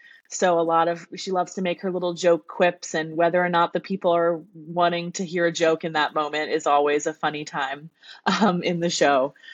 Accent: Philadelphia, Pennsylvania, United States; We're in Philadelphia, and that's my where my hometown is

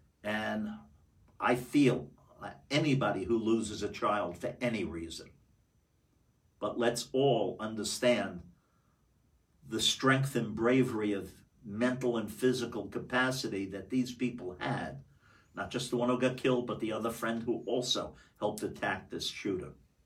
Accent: New York City, New York, United States; I'm Jewish, but one of my favorite people growing up in New York City, and he's dead many years, was a very famous Bishop Fulton J. Sheen.

